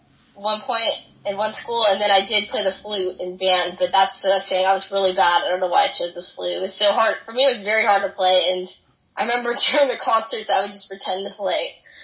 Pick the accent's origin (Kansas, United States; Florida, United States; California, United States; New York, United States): California, United States; Mission Viejo; also born or lived in Dana Point; I'm from Mission Viejo and Dana Point.